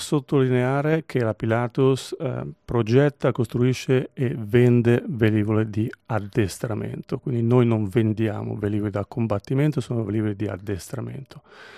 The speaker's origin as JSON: {"language": "Italian", "town": "Mendrisio", "region": "Ticino", "country": "Switzerland", "tie": "born or raised there", "also_born_or_lived": "Milan, Italy", "said": "io sono ticinese di nascita, sono nato a Mendrisio 56 anni fa, quindi sono cresciuto, ho fatto i miei studi iniziali a Mendrisio, poi sono andato al"}